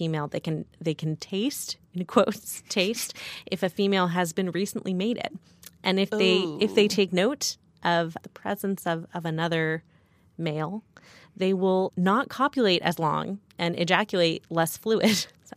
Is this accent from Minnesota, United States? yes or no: no; New York, United States; but as a New Yorker, I have to say